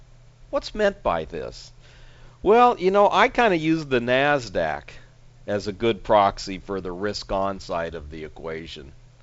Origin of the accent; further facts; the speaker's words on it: San Diego, California, United States; coming to San Diego here in a few days. So interesting times here in my hometown.